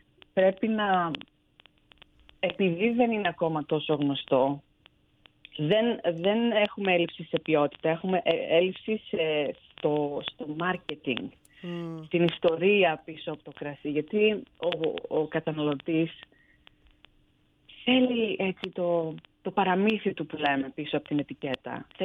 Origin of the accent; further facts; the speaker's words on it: Crete, Greece; now in United States; εδώ στην Ξενιτιά ο τόπος μας είναι η Ελλάδα. Ναι, μένω ιδιαίτερη πατρίδα είναι η Κρήτη, αλλά ο τόπος μου είναι η Ελλάδα.